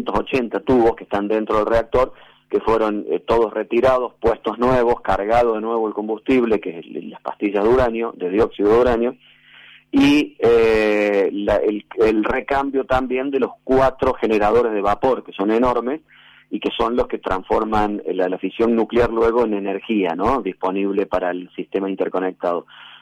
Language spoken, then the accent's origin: Spanish; Río Tercero, Córdoba, Argentina; en realidad yo soy oriundo de Río Tercero, que está a 40 kilómetros aproximadamente de la central nuclear